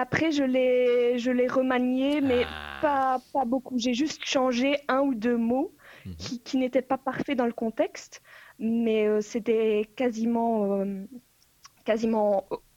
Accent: Albec, Wallonia, Belgium; j'ai pas grandi à Moucron à proprement parler. J'ai grandi à Albec, qui est vraiment dans la campagne, donc au milieu des vaches, là, du coup. C'est à 10 minutes en voiture de Moucron, à peu près.

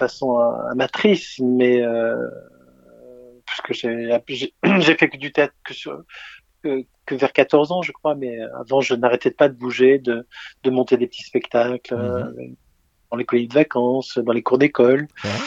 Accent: Marseille, Provence-Alpes-Côte d'Azur, France; Je suis marseillais d'origine, donc c'était un théâtre à Marseille. Qui est dans le panier, qui est le théâtre de l'Anche. Et puis après, je suis arrivé à Grenoble.

